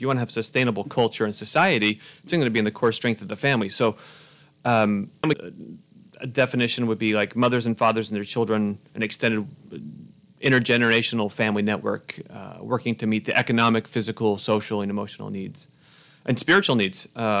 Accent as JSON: {"language": "English", "country": "United States", "said": "I'm a professor from the United States"}